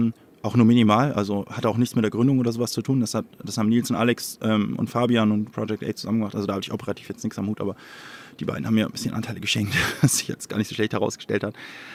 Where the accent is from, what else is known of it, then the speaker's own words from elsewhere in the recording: Hamburg, Germany; Ich bin in Hamburg geboren, bin eigentlich Hamburger